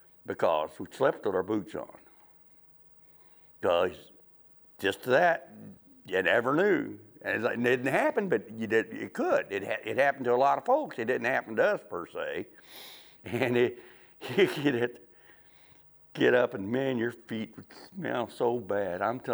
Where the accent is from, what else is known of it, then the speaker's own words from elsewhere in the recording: Illinois, United States; I mean, I didn't, but I'm a redneck. I'm from Southern Illinois.